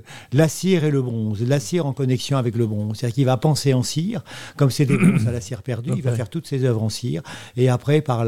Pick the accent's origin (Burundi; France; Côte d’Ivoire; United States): France; Ah, effectivement, je suis français et je peux vous dire que j'adore Bruxelles en fait.